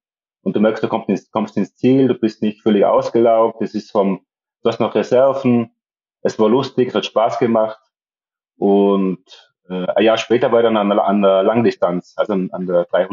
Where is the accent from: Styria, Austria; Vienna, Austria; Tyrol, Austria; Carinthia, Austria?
Tyrol, Austria; moved away as an adult; now in Spain; Und mein Vater ist dann nach Tirol gegangen, darum bin ich eigentlich in Tirol aufgewachsen und habe dann dort lange Zeit gelebt und bin jetzt ungefähr seit 15 Jahren beruflich in Mallorca stationär